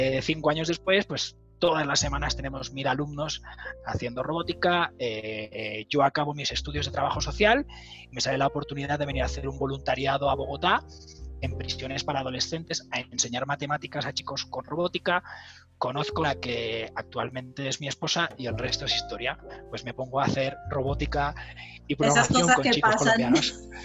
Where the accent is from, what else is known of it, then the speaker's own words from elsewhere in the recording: Spain; somos los paisas en España